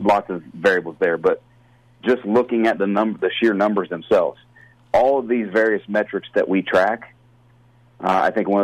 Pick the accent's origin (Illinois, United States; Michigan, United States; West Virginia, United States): West Virginia, United States; I'm originally from West Virginia, so I follow West Virginia football religiously.